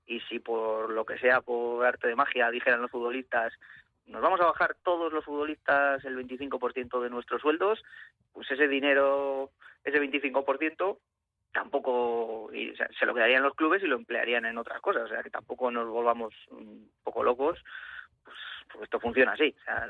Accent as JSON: {"language": "Spanish", "town": "Bilbao", "region": "Basque Country", "country": "Spain", "said": "Somos de Bilbao, pero tampoco hay tanto dinero en el bolsillo como para tirar un viaje a Arabia."}